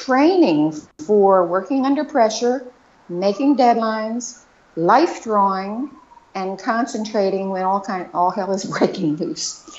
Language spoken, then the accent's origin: English; Maryland, United States; I know that you live in Maryland, and I grew up in Southern Maryland.